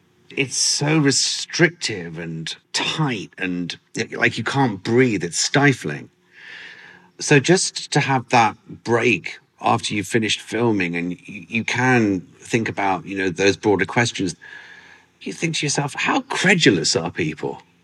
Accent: London, United Kingdom; born there; I was born in Europe. I was born in London. So the way I think is European.

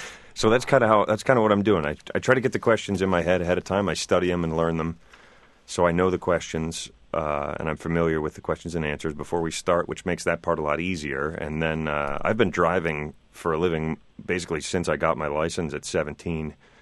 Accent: New Jersey, United States; starting in my hometown here in New Jersey where I grew up.

